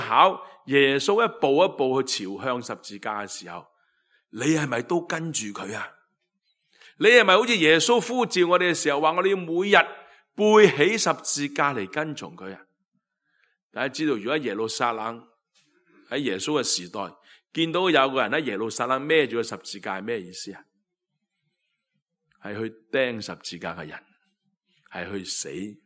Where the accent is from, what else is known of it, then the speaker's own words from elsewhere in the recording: China; 在我们中国人的传统里面很惧怕死亡。